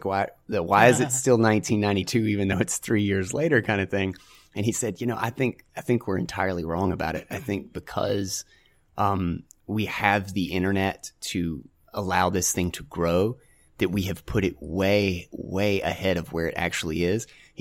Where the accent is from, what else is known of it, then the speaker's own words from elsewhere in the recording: North Carolina, United States; Oh, yeah. I'm from North Carolina.